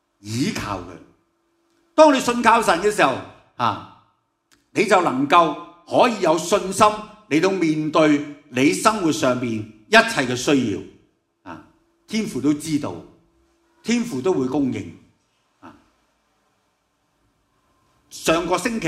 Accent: Hong Kong; 即系而家我哋香港人咧就咩啊，唔使惊冇水系嘛？

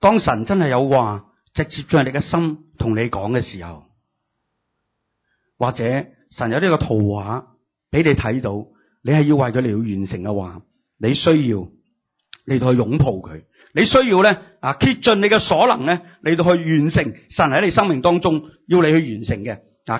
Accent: China; 我哋中国人

